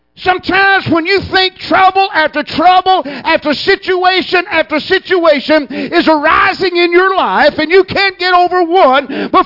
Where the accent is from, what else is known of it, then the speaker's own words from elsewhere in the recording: Villa Rica, Georgia, United States; And I told him, I'm from Villarica.